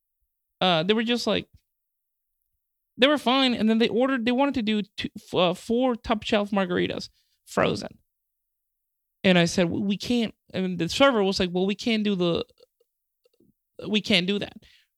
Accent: Mexico; because I'm from Mexico, you know what I mean?

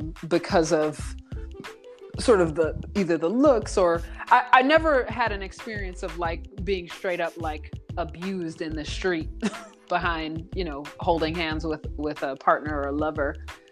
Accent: Chicago, Illinois, United States; And I'm a house head growing up in Chicago.

